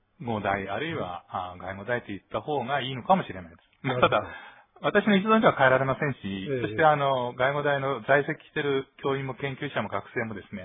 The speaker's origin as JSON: {"language": "Japanese", "town": "Ishioka", "region": "Ibaraki", "country": "Japan", "said": "関東地方なんですが、茨城県の石岡市というところです。"}